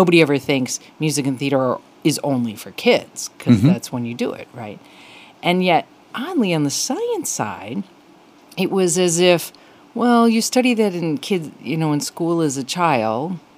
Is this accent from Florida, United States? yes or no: no; Chicago, Illinois, United States; I mean, I grew up in Chicago and knew about some of it